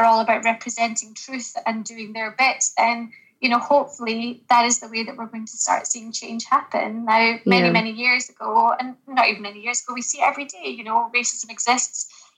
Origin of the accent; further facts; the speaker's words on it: Scotland, United Kingdom; I'm from Scotland. I'm born and raised here.